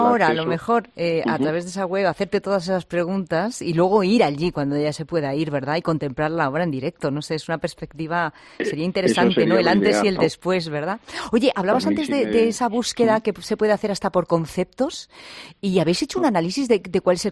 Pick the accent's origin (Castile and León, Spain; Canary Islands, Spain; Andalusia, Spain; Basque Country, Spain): Castile and León, Spain; Maíde; Vamos a ver, yo lo hago con el pan de mi pueblo de Maíde, que para eso mi padre fue panadero